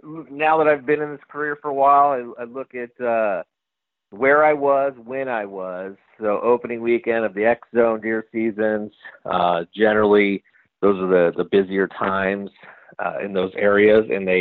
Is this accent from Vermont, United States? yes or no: no; Stockton, California, United States; I grew up in Stockton, California. For those of you who know Stockton, it gets kind of a bad rap.